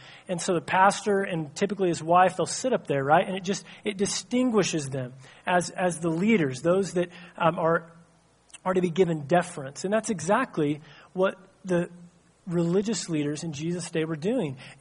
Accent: Enid, Oklahoma, United States; also born or lived in Missouri; I grew up in Oklahoma and Missouri

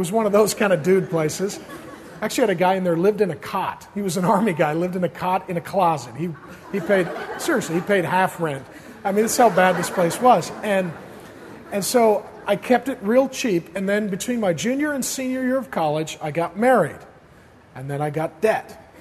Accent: Spokane, Washington, United States; also born or lived in Grand Forks, North Dakota; See, I grew up in a poor working class home. I was born in Grand Forks, North Dakota. My dad was a construction worker, a union drywaller. There was no work there, so my family moved out to Spokane because we had relatives there

